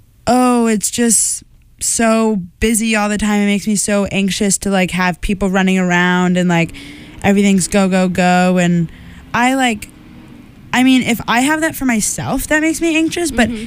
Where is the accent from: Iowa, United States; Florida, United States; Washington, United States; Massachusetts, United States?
Iowa, United States; I know, like growing up in Iowa, I never thought of myself as like big city gal.